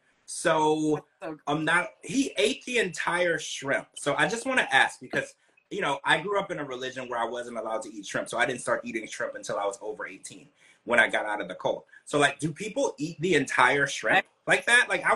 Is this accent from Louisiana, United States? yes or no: yes; Louisiana, United States; And I mean, I grew up in Louisiana. I saw people that ate crawfish.